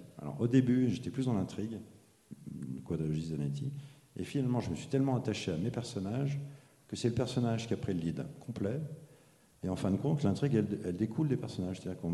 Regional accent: Lyon, Auvergne-Rhône-Alpes, France; 50 ans, tout rond. Je suis père de 6 enfants, 3 garçons, 3 filles. Je suis ingénieur de formation, je suis lyonnais.

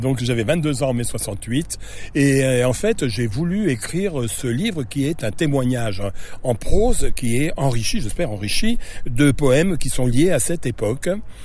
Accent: Bourgogne-Franche-Comté, France; now in Bourges, France; puisque ça se passe dans un village où je suis né. Donc ça veut dire que je suis originaire du Morvan, même si je demeure à Bourges.

